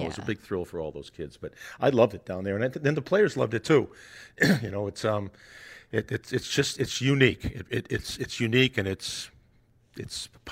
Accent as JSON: {"language": "English", "region": "New England", "country": "United States", "tie": "born or raised there", "said": "I grew up skating up in New England when I was a kid"}